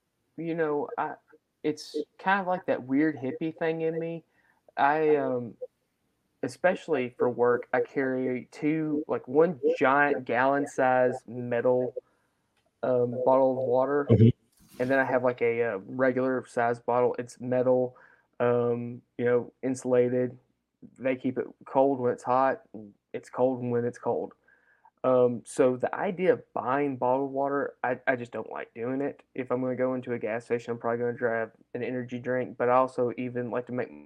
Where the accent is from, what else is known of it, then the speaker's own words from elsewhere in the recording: Texas, United States; You know, growing up in Texas, being around authentic and Tex-Mex, it's an acquired flavor.